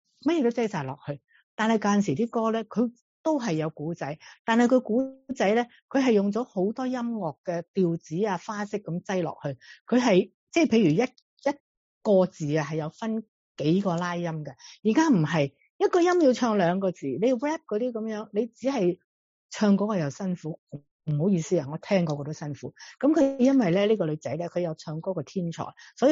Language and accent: Cantonese; Guangdong, China; 包括我哋广东人 讲国语